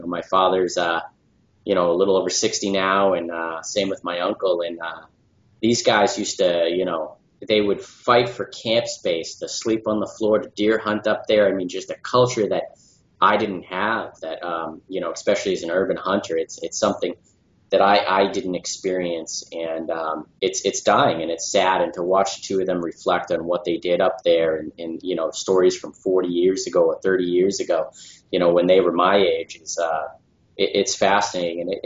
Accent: Massachusetts, United States; I grew up hunting in the Berkshires, Western Massachusetts

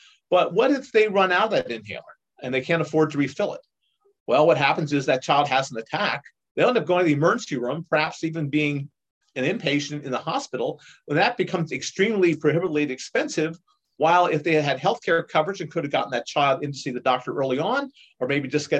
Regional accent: Pennsylvania, United States; I was born and raised here in Snyder County, Sales Grove High School, Susquehanna University.

